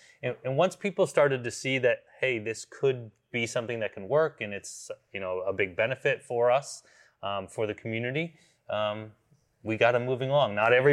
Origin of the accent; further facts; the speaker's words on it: New England, United States; now in California, United States; So I grew up in New England, and I have a father who's a history buff